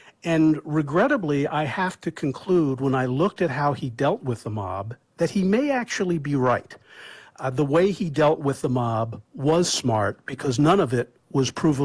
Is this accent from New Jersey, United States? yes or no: yes; Cherry Hill, New Jersey, United States; Well, I grew up around it. I grew up in Cherry Hill, New Jersey, a few miles outside of Philadelphia.